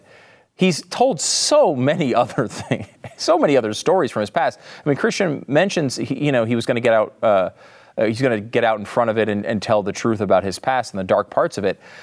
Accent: Connecticut, United States; I'm from Connecticut. I never say "y'all."

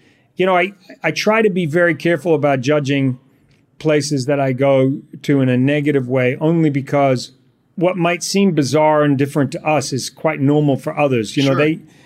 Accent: New Zealand; I'm from New Zealand.

